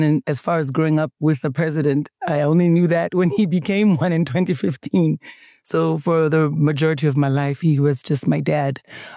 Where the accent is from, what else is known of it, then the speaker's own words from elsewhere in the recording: Zambia; also born or lived in Namibia; So I grew up outside of Namibia, in Zambia. And it was, of course, during our struggle for independence.